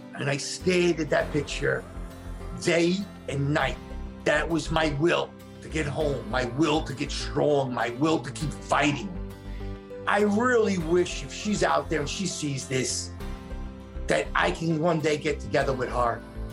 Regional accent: Staten Island, New York, United States; I'm from Staten Island, New York.

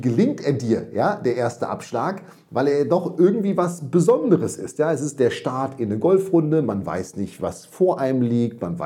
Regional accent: Münster, North Rhine-Westphalia, Germany; Als ich komme aus Münster

